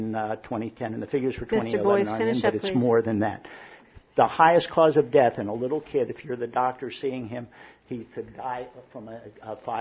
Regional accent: New York, United States; I'm 73 years old. I'm originally from New York State. I grew up north of here. I live right now in Ithaca.

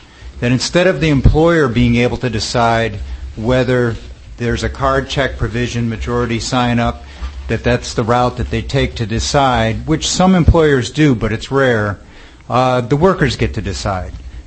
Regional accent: Newfield, New York, United States; I'm from Newfield, and I'm president of the Mid-State Central Labor Council.

